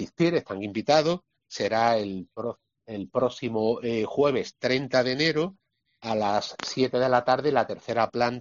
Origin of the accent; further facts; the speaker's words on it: Málaga, Andalusia, Spain; aparte de mi ciudad natal, como es Málaga, es Roma.